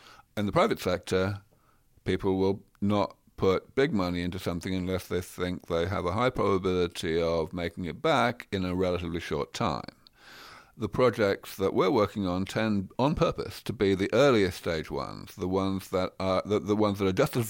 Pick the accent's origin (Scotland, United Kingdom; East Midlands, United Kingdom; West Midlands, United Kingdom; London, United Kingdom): London, United Kingdom; moved away as an adult; also born or lived in Cambridge; now in United States; I grew up in London. I spent maybe 25 or more years of my life in Cambridge in England, and now I live here in Silicon Valley.